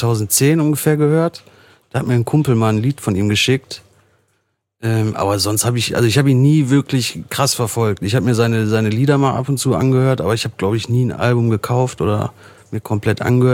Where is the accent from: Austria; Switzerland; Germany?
Germany; North Rhine-Westphalia; Aus dem Ruhrpott natürlich.